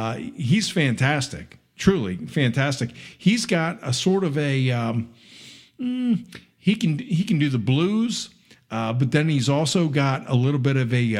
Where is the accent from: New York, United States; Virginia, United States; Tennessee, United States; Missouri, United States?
Virginia, United States; Richmond; And, you know, when I was a kid growing up in Richmond, we used to go to Norfolk to go see some shows.